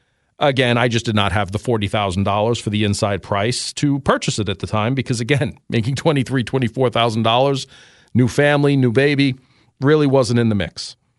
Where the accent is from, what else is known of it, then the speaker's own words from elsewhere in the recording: New York City, New York, United States; we grew up poor in New York City in Queens. We lived in rent-stabilized apartment, a two-bedroom for three boys and two parents.